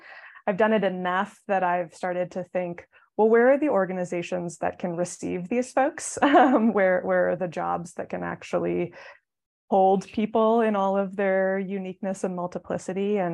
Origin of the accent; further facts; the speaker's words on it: Denver, Colorado, United States; now in Moscow, United States; It's 2:00 in the morning where I am right now from Moscow, Idaho. This is the last day in my house until I move back to my hometown of Denver.